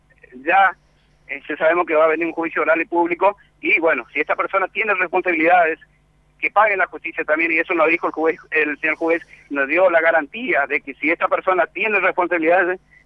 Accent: Puerto Esperanza, Misiones, Argentina; Nosotros, conocedor de la zona, que vivimos en Puerto Esperanza, que nacimos aquí en Puerto Esperanza

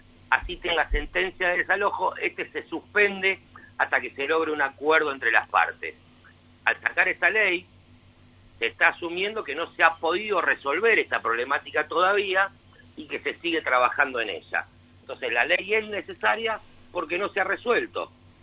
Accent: Buenos Aires, Argentina; born there; Yo nací en Buenos Aires.

